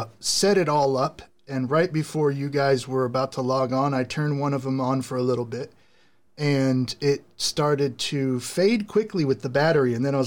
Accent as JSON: {"language": "English", "country": "Mexico", "tie": "born or raised there", "said": "I was born and raised in Mexico."}